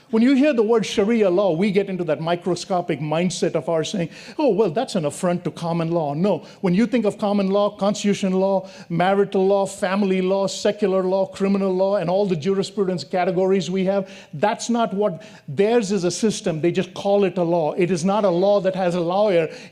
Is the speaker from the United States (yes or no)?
no; India; I'm from India, we're good at it.